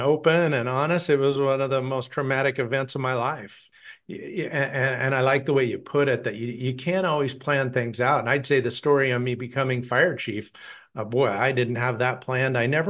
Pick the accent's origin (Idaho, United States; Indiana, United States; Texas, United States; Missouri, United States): Idaho, United States; Boise; But I was born and raised in Boise, Idaho. Worked my 30 years for the Boise Fire Department in Idaho.